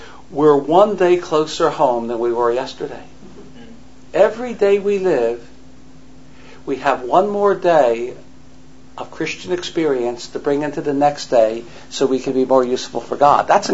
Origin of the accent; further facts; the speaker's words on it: Philadelphia, Pennsylvania, United States; when I was growing up in Philadelphia, this was one of my mother-in-law's favorite sayings.